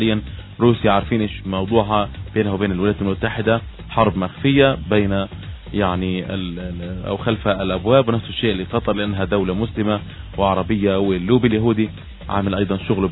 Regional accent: Gaza Strip, Palestine; مش مدرب عندنا في غزة أو في فلسطين أو حتى في العرب

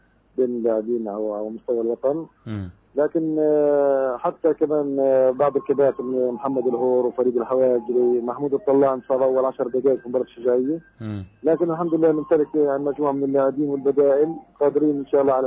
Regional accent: Gaza, Gaza Strip, Palestine; لفارة الدرجة الأولى عندنا في غزة فقط

